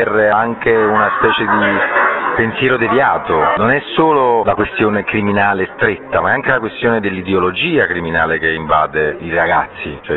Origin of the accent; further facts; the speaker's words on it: Campania, Italy; now in Milan, Italy; io sono campano, quindi seguo molto le vicende. Vivo a Milano da 15 anni, questi 15 anni di vita a Milano ho vissuto molto a Parigi